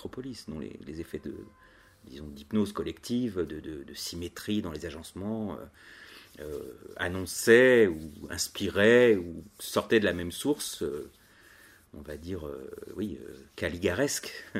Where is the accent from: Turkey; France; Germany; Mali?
France; Et comme nous, on est français, on fait des tours petites